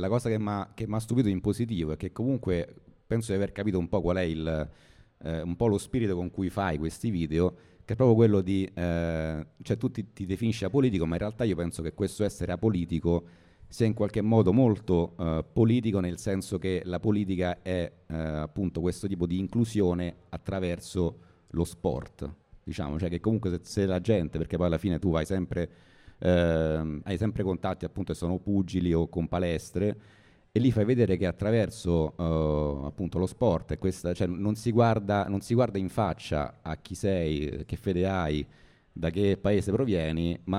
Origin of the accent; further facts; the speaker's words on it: Rome, Lazio, Italy; io appunto sono di Roma ma non mi sono mai trovato a avere a che fare con un certo tipo di persone